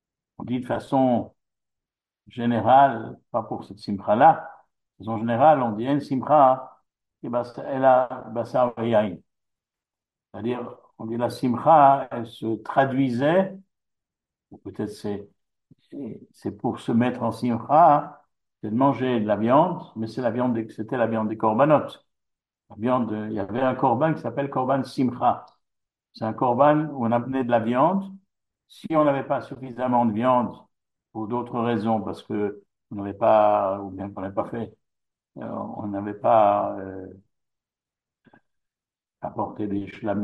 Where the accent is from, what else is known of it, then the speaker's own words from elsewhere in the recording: Geneva, Switzerland; Je me rappelle quand j'étais enfant, à Genève